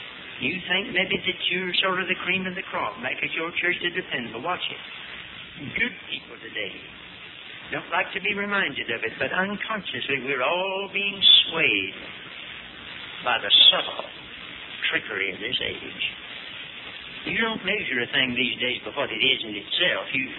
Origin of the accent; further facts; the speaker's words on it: Hickory, North Carolina, United States; There's a lady supposed to be here tonight in Hickory, North Carolina. … from Hickory. That's my hometown.